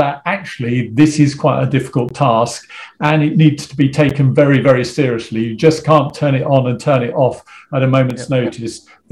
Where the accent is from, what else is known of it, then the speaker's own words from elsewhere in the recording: United Kingdom; but, you know, after all, we are British and that's what we do.